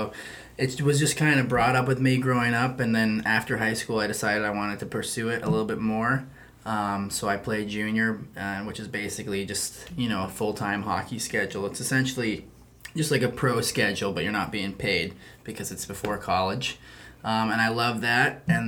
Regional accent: Westborough, Massachusetts, United States; Like I said, I'm from Westboro, Massachusetts. I grew up just basically playing hockey there.

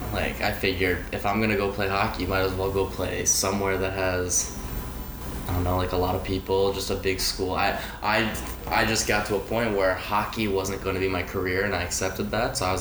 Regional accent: Philadelphia, Pennsylvania, United States; I'm from Philadelphia, Pennsylvania. I'm a French-Canadian, so one of the last French-Canadians on the team.

